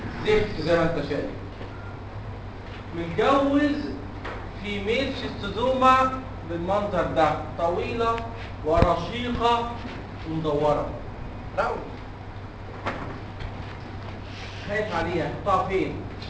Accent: Egypt; عندنا في مصر الشيستوزوما هيماتوبيوم

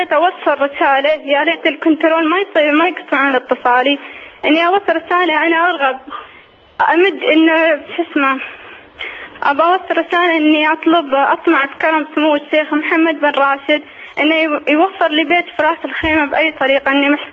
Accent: Oman; انا مشكلتي اني انا من عمان وهو من الامارات

